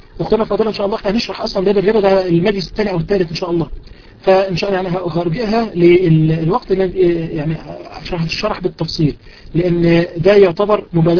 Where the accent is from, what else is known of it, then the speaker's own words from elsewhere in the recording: Egypt; فعندنا في الفعل في إشكالية في مصر، هذه أثبتها كثير من علمائنا أن الوقت الذي عندنا في مصر وقت ليس بصحيح